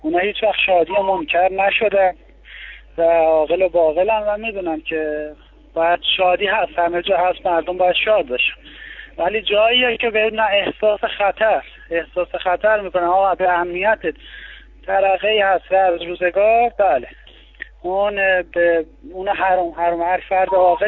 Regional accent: Iran; به عنوان یه ایرانی شرکت میکنیم.

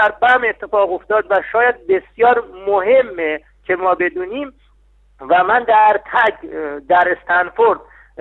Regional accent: Iran; من واقعا به عنوان یک ایرانی نمیدونم چگونه میتوانیم این کار رو بکنیم،

